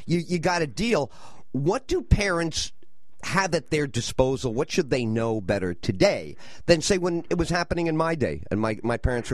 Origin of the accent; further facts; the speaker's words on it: New York City, New York, United States; 55 years ago when I was growing up in the Bronx.